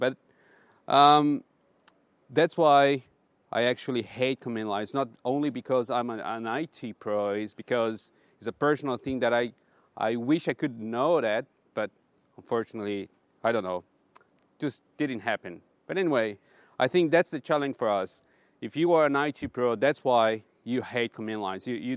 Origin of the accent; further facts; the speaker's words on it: Brazil; English is a second language; now in Canberra, Australia; I'm from Canberra, but I'm originally from Brazil, so that's where this accent comes from.